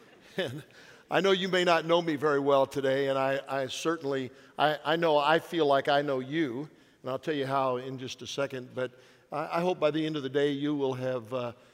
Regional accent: Nebraska, United States; now in Amarillo, United States; I grew up in Nebraska. I moved to Texas and into Amarillo specifically

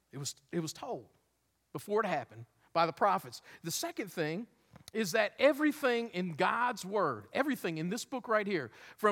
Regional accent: New Jersey, United States; You know, in 1981, I was in the seventh grade, and I grew up in South Jersey.

